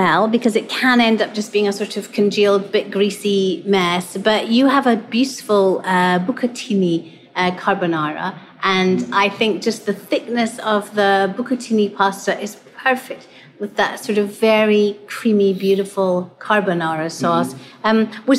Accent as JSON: {"language": "English", "region": "Hawaii", "country": "United States", "said": "No one's joining us, but we're from Hawaii."}